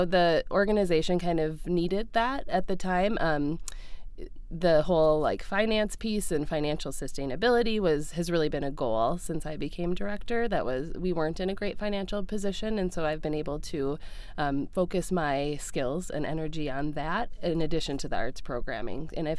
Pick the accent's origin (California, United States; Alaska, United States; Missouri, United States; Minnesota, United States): Minnesota, United States; New York Mills; So I grew up in New York Mills, left for college in Indiana, went to Valparaiso University. And after graduating there, I moved to Minneapolis for about 10 years and then moved back to New York Mills.